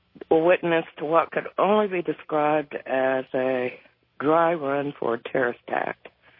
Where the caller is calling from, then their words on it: Indianapolis, Indiana, United States; Indianapolis.